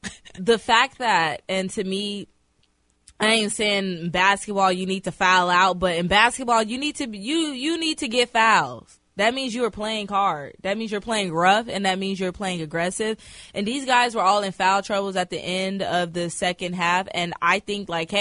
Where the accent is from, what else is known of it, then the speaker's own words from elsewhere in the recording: San Antonio, Texas, United States; It's like 30 minutes away from my hometown, San Antonio.